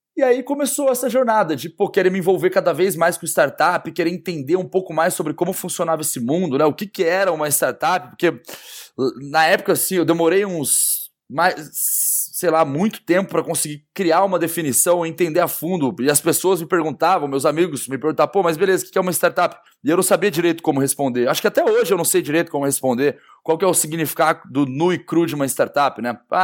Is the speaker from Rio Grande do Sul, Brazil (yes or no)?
no; Guaratinguetá, São Paulo, Brazil; now in São Paulo, Brazil; Eu sou do interior de São Paulo, Guaratinguetá, e acabei vindo parar na SPM para fazer publicidade e propaganda, né?